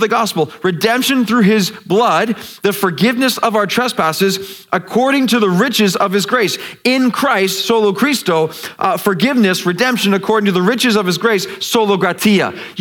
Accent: Canada; Here I'm a kid from Canada in a continent they didn't even know existed.

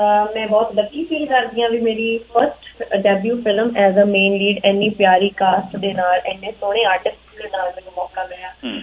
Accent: Jalandhar, Punjab, India; now in Vancouver, Canada; ਵੈਸੇ ਮੈਂ ਇੱਥੋਂ ਵੈਨਕੂਵਰ ਤੋਂ ਹੀ ਬੇਸਡ ਹੈਗੀ ਹਾਂ, ਤੇ ਇੰਡੀਆ ਤੋਂ ਮੈਂ ਜਲੰਧਰ ਤੋਂ ਹਾਂ

